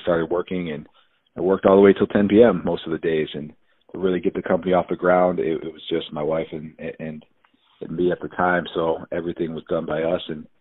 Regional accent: Buffalo, New York, United States; So born and raised in Buffalo, New York, 5 brothers.

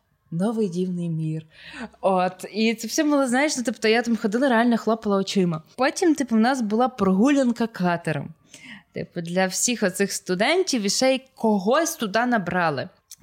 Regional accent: Ivano-Frankivsk, Ivano-Frankivsk Oblast, Ukraine; ну, тобто виїхала в велике місто, та я сама з Франківська

